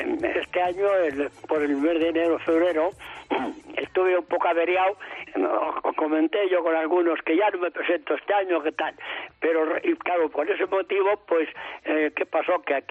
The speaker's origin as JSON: {"language": "Spanish", "town": "Castillejo", "country": "Spain", "tie": "born or raised there", "said": "Bueno, yo no es porque sea mi pueblo, pero de como yo cogí mi pueblo a como está hoy, esto ya es un paraíso. Porque aquí en Castillejo, lo que entonces era todo basura"}